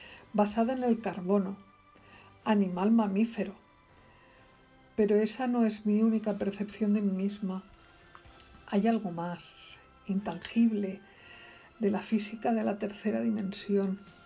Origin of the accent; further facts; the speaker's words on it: Barcelona, Catalonia, Spain; born there; Nací en Barcelona, Cataluña, España. En este lugar del plano me muevo entre el mar y la montaña, entre el Mediterráneo y los Pirineos.